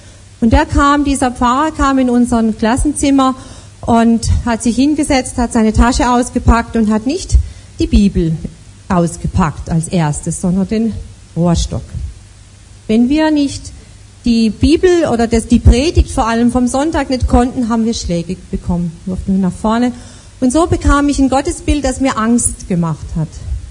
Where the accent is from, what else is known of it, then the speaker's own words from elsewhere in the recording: Todtnau, Baden-Württemberg, Germany; Ich bin ein richtiges Schwarzwaldmädchen, ich bin im tiefsten Schwarzwald aufgewachsen in Todtnau, das ist am Fuße des Feldbergs, kennen vielleicht einige vom Skifahren her, der höchste Berg im Schwarzwald, in einer katholischen Familie mit zwei älteren Brüdern